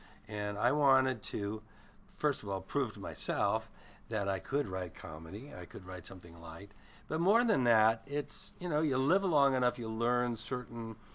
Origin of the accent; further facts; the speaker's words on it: St. Paul, Minnesota, United States; also born or lived in Austin; And then was sort of reared in St. Paul and then went to high school in Minneapolis. So.